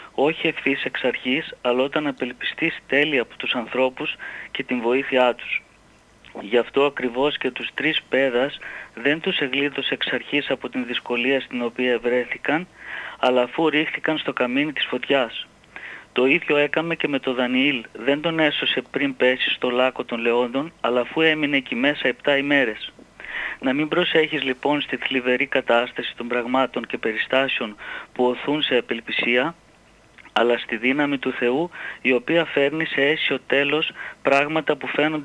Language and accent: Greek; Limassol, Limassol District, Cyprus; είμαι από τη Λεμεσό.